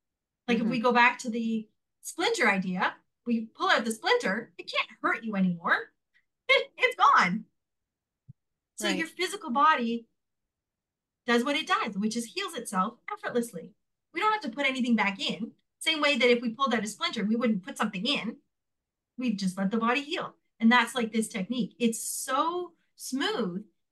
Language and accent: English; Montreal, Quebec, Canada; born there; I was born in Montreal, Quebec, in Canada. In my imprint years, I was born in 1969